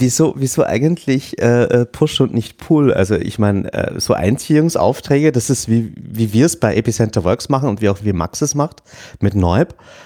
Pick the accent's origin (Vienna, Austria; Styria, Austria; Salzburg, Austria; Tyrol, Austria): Vienna, Austria; Und das kommt mir als Wiener auch am realistischen